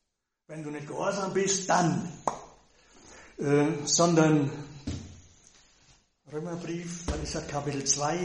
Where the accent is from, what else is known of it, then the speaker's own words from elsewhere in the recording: North Rhine-Westphalia, Germany; Wie sagt man bei uns im Siegerland, da haben wir schon immer so gemacht, wie vor 150 Jahren, kommt bloß nicht auf die Idee, irgendwas daran zu ändern.